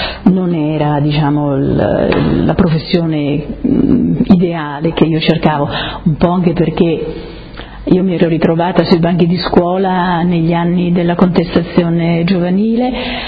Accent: Bertiolo, Friuli-Venezia Giulia, Italy; born there; Dunque 1951, uh-huh. Sono nata a Bertiolo, provincia di Codroia, ma per caso, perché mio padre lavorava lì in quegli anni

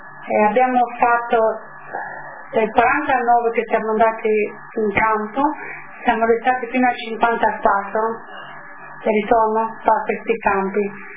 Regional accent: Pula, Istria County, Croatia; born there; Ma io sono nata a Pola perché eravamo a Pola, no?

